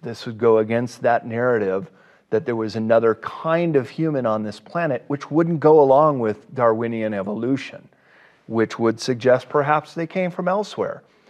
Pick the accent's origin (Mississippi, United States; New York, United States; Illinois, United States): Illinois, United States; the mounds of North America are pervasive all across the Midwest, where I come from. I'm born and bred in Illinois.